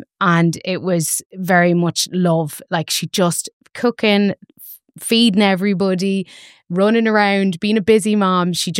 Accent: Clemestan, Leinster, Ireland; I come from Clemestan, a little village in Meath

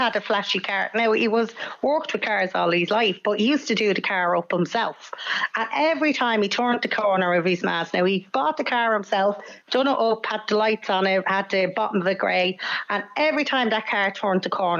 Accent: Dublin, Leinster, Ireland; as I said, I grew up in Finglas. I seen it happening all the time.

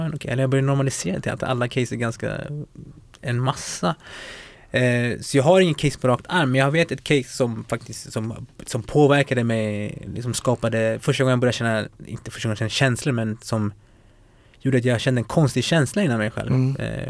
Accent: Fittja, Stockholm County, Sweden; Jag är uppväxt i Fittja, det var liksom mångkulturellt center.

